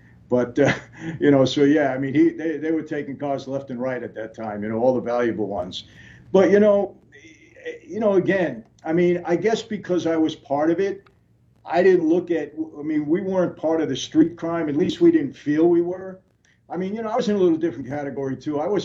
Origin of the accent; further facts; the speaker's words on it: Greenpoint, New York, United States; I remember growing up in Greenpoint, you know, you leave your doors open, your windows open, you know, you didn't have to lock them.